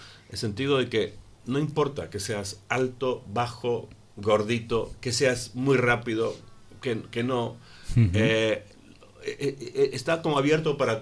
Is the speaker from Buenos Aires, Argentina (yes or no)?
yes; Buenos Aires, Argentina; yo me crié en Buenos Aires. Mi padre era escocés del Celtic